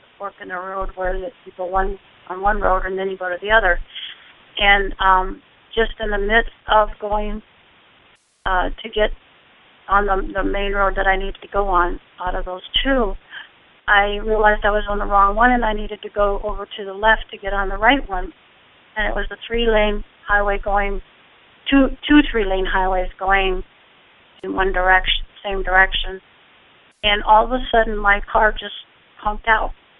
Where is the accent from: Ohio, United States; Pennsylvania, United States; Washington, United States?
Pennsylvania, United States; now in Tennessee, United States; I came to Tennessee from Pennsylvania